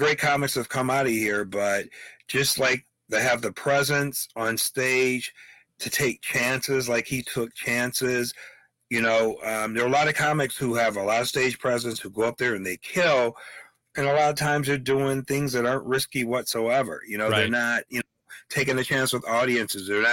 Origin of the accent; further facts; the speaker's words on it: Evanston, Illinois, United States; You know, I'm from Evanston originally, you know, north suburb of Chicago, so it's not like South or Southside or anything.